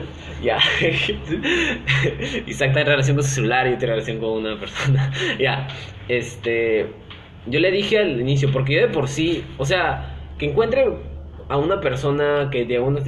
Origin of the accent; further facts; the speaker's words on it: Peru; Mi idea es de que el Perú acá, porque soy peruano, está muy desactualizado en lo que es presencia online.